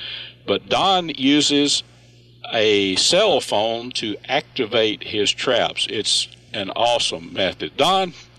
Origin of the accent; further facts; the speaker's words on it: Texas, United States; even when I was a boy growing up in Red River County, we used to go there occasionally and hunt them.